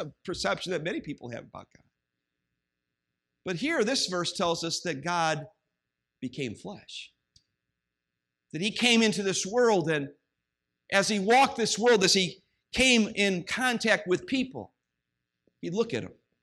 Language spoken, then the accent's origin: English; Ohio, United States; now in Los Angeles, United States; And you know, when I was a kid growing up in Ohio, I thought to myself, who would want to live in Los Angeles, or who would want to live in California?